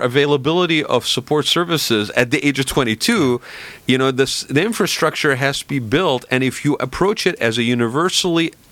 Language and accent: English; California, United States; as a Californian, you'd be proud